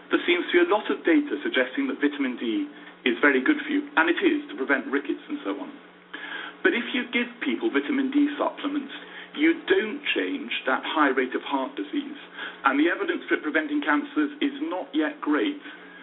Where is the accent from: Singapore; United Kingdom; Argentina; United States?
United Kingdom; Edinburgh, Scotland; I'm from Edinburgh. Worst news, that's even Edinburgh.